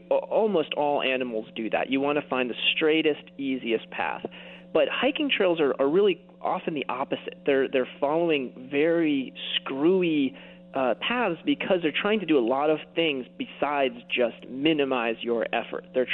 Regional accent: Lake Forest, Illinois, United States; I grew up in Lake Forest

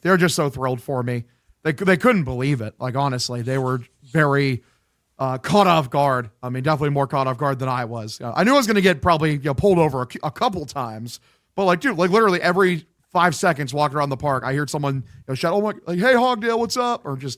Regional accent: Iowa, United States; Yeah, I'm from Iowa. I grew up in the United State of Iowa.

